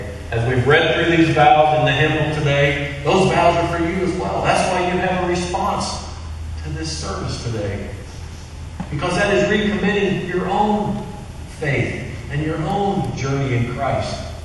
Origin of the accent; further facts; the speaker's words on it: Missouri, United States; I'm from Missouri. You're going to have to show me. Missouri is the show me state.